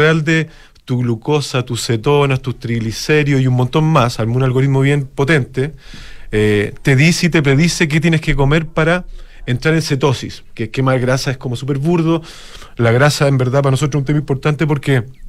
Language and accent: Spanish; Chile; somos tres socios chilenos.